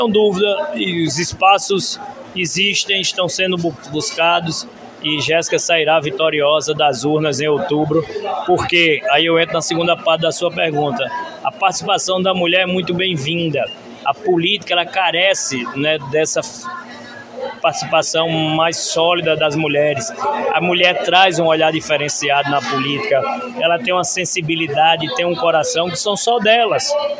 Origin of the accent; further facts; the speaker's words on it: Paraíba, Brazil; E dentro da paixão pela Paraíba, tem a paixão por Catolé do Rocha. Eu sou sertanejo, né? Tenho sangue sertanejo aqui nas raízes do meu pai, que vem, né, com as origens familiares de Santa Luzia.